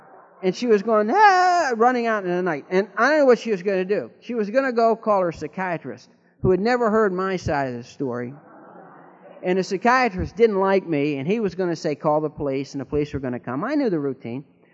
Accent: Midwest, United States; We're all from the Midwest.

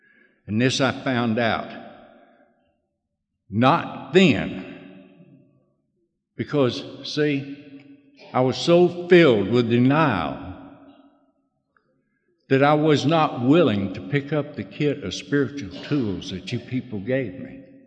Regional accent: Orlando, Florida, United States; At the end of that trail, I was in Orlando, Florida, my home state, hometown, in a bar.

